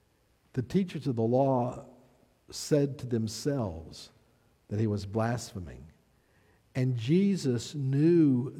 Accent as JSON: {"language": "English", "region": "Texas", "country": "United States", "said": "I do it Jairus because I'm from Texas. Got to get all my vowels in, all my syllables."}